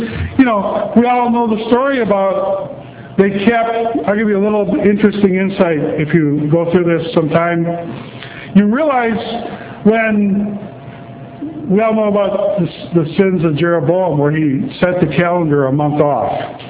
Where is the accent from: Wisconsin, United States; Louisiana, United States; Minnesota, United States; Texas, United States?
Wisconsin, United States; Phil thought I was kidding when I come from Wisconsin, when I said there's a tavern on every corner up there, and down here there's a church.